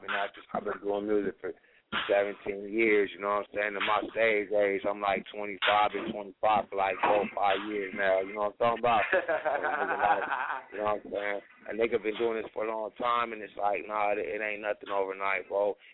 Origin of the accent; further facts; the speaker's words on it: West Coast, United States; I'm from the West. You know what I'm saying? My family from the South. I'm a West Coast nigga, but I got a southern hospitality. I'm a southern household baby.